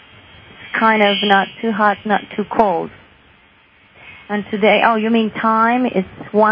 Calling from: Barcelona, Catalonia, Spain; from Spain.

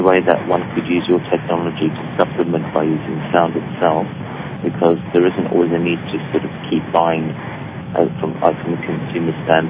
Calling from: London, United Kingdom; I'm calling from London in the UK

